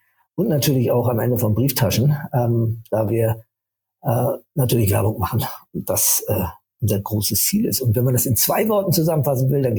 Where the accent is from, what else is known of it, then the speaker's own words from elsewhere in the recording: Rostock, Mecklenburg-Vorpommern, Germany; born there; Ich bin in Rostock geboren